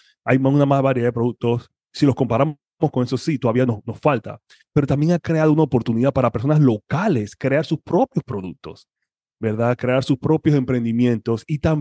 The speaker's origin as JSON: {"language": "Spanish", "country": "Panama", "moved": "yes", "lives_now": "United States", "said": "yo soy originario de Panamá. Vivo aquí en los Estados Unidos ahora ya por más de 20 años. Pero yo tengo 45 años."}